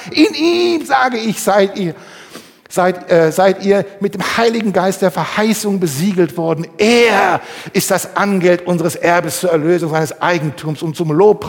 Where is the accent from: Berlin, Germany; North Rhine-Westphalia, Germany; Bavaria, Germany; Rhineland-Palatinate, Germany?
North Rhine-Westphalia, Germany; Im Ruhrgebiet, wo ich aufgewachsen bin, gab es nur so einen Spruch